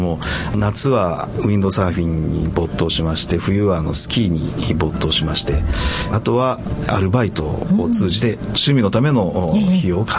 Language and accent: Japanese; Ginan, Gifu, Japan; 岐阜県の羽島郡岐南町というところです。